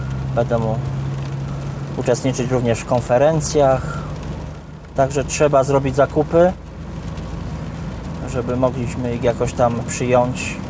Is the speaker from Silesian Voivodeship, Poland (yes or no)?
no; Rdzawka, Lesser Poland, Poland; pochodzę z okolic Rabki, z niewielkiej miejscowości Rdzawka.